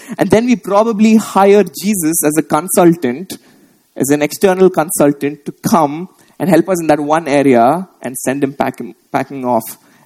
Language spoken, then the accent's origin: English; Visakhapatnam, Andhra Pradesh, India; from Vizag, a struggling sinner who is unholy and unworthy to be God's own possession.